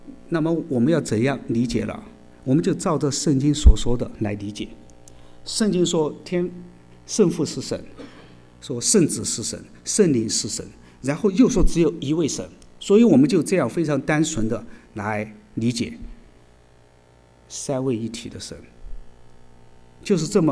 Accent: Chengdu, Sichuan, China; 我呢是来自四川成都的，我太太也是来自四川成都的

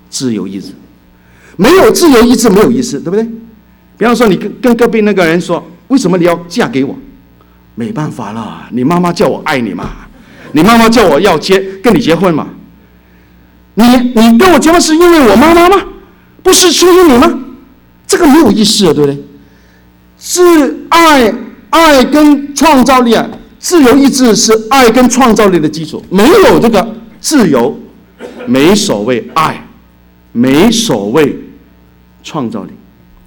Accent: Hong Kong; 尤其是我们香港人，我香港来的，对不对？香港人骂人很厉害的

